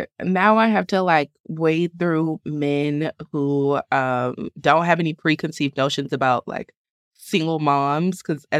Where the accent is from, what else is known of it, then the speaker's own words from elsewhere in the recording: the South, United States; And I have a temper because I'm from the South